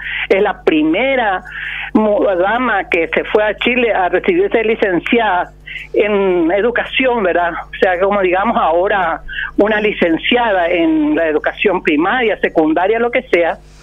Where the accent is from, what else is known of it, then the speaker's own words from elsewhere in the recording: Paraguay; yo soy muy patriota. Yo soy una persona que amo mi país, que amo mi pueblo, que amo a mi Paraguay querido.